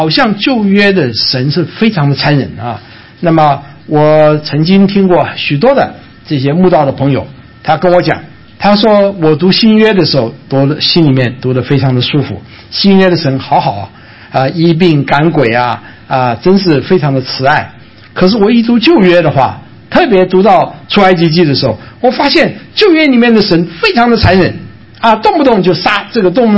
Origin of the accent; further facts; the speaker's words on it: China; 其实这种观念呢，在我们中国人是非常的熟悉的。